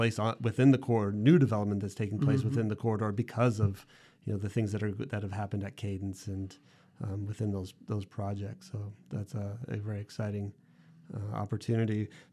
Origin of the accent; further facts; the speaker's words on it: Las Vegas, Nevada, United States; also born or lived in Toronto; oh, I'm from Las Vegas.